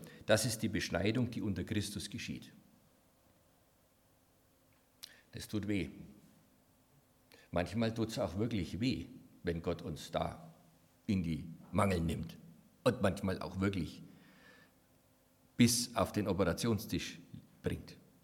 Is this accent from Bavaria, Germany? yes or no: yes; Bavaria, Germany; Ich komme ja aus dem Hotspot Bayern, ne?